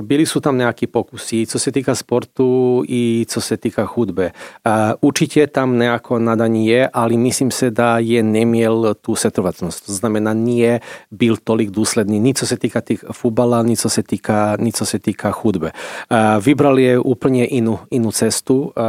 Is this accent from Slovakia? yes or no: no; Belgrade, Serbia; Czech is a second language; now in Czech Republic; Já samozřejmě pocházím z Bělehradu.